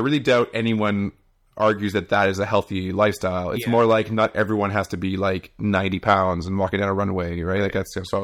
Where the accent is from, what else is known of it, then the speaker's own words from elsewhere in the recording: Canada; it's actually being Canadian is the best.